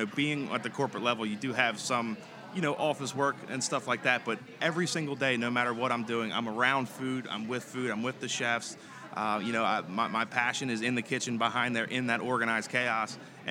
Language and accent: English; Maryland, United States; I'm from Maryland myself. I live on the Chesapeake Bay. I catch crabs.